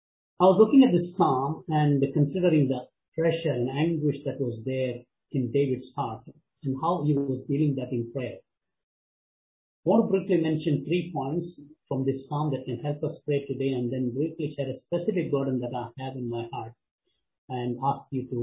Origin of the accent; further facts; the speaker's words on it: India; I want to apply this situation to a specific situation, which is concerning my home country, India.